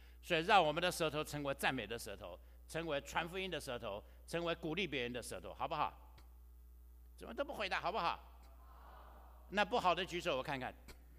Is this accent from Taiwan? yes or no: yes; Taiwan; 我和我哥哥两个人是陪他睡觉的，我父母亲带着四个弟弟在另外一个房间睡觉，另外一个房子因为我们是榻榻米，在台湾的榻榻米